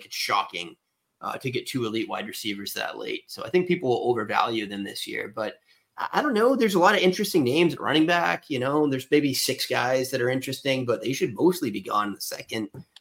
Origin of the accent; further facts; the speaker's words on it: New Hampshire, United States; I mean, I grew up in New Hampshire too, so New Hampshire people hunt.